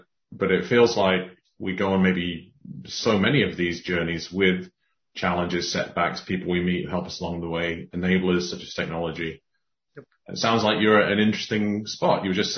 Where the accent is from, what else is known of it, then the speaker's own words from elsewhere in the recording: Edinburgh, Scotland, United Kingdom; Edinburgh, you know, I'm from Edinburgh, and pre-pandemic I was up there quite a lot